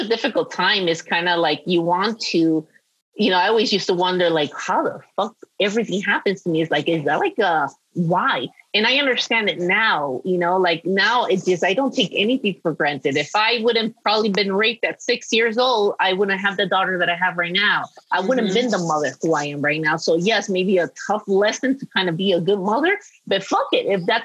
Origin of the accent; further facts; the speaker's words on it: United States; And I'm like, wait, but I'm an American, you know, and you hear as a little girl, like the American dream